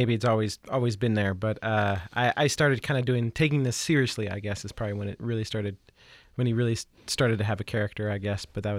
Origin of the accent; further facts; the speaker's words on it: New York, United States; You know, I grew up in Central New York, and I grew up playing punk rock, you know